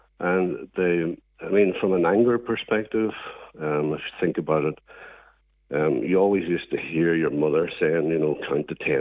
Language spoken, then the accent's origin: English; Belfast, Northern Ireland, United Kingdom; And having grown up in Belfast then, it obviously had